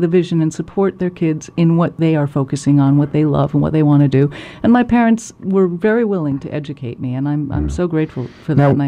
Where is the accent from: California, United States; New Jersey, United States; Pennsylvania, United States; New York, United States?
New York, United States; Manhattan; because I grew up in Manhattan.